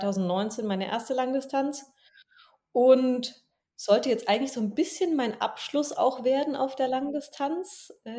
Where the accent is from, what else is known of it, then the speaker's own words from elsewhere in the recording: Herzogenaurach, Bavaria, Germany; born there; gebürtig komme ich aus Herzogenaurach, also Sportstadt, hatte schon immer was mit Sport zu tun.